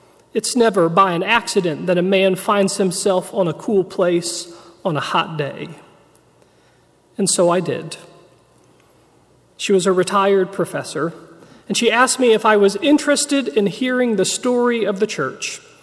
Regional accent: Farmington, Missouri, United States; moved away; also born or lived in Chicago / Boulder / St. Louis; I moved across the country whenever I felt like it, from my hometown of Farmington, Missouri, to Chicago, then to Boulder, Colorado, and later to St. Louis.

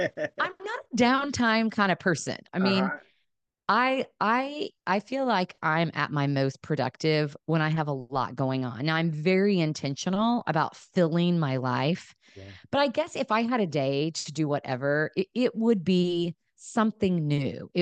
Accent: Indiana, United States; I grew up in Southern Indiana

